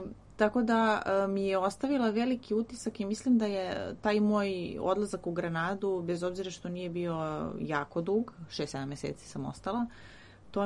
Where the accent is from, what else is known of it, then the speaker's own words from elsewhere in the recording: Valjevo, Šumadija and Western Serbia, Serbia; Ja sam iz Valjeva, tu sam rođena, tu sam odrasla i osnovnu i srednju školu sam tu završila.